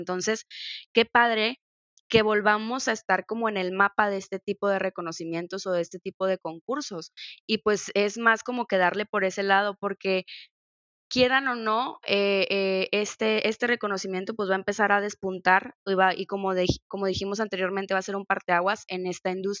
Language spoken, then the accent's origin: Spanish; Mexico; qué mejor que como mexicanos empezar a darles ese nivel a las vinícolas